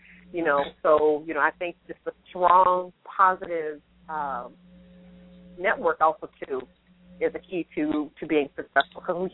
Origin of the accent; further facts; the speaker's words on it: United States; I'm an American, so everybody's going to go out of their way to speak my language